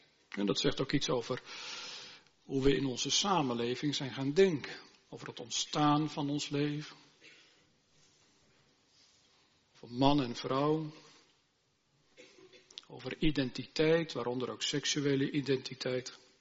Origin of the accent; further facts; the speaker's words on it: Gelderland, Netherlands; In de streek waar ik ben opgegroeid, in de Noordwest-Veluwe, is het heel gewoon dat meisjes en vrouwen meehelpen, ook op de boerderij.